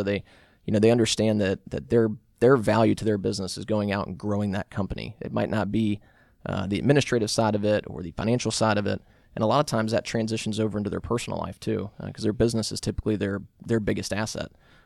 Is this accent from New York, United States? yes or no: no; Roswell, Georgia, United States; Yeah, so I'm a native Georgia guy. I grew up over in Roswell.